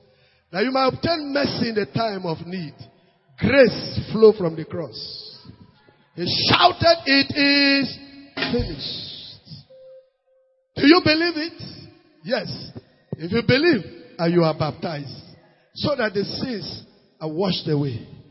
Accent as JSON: {"language": "English", "region": "Nasarawa", "country": "Nigeria", "said": "I told them I'm from Nasarawa State."}